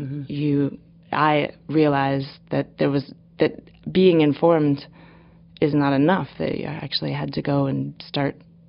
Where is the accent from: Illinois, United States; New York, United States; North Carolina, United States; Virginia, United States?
New York, United States; Ithaca; I guess I would have to say probably the basis of it was growing up in Ithaca.